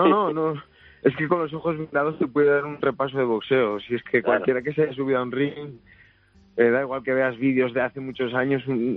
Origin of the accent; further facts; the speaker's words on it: Gijón, Asturias, Spain; De Gijón, bueno, he vivido toda la vida entre Mañes.